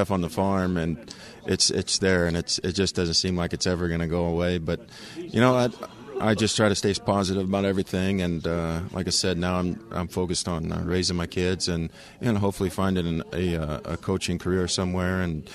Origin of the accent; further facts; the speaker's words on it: Westphalia, Missouri, United States; being a kid growing up in Westphalia, you know, a town of 200 people